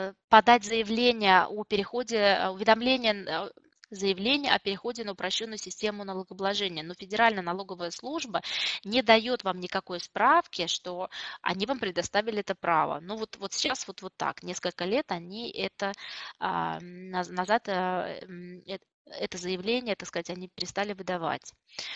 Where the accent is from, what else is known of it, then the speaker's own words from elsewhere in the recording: Saint Petersburg, Russia; я сама из Санкт-Петербурга